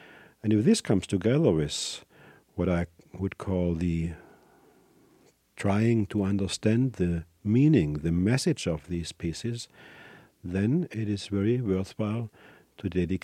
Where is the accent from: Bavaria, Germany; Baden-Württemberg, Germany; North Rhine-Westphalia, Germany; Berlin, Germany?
Baden-Württemberg, Germany; Stuttgart; English is a second language; Stuttgart, which is my hometown in the south of Germany.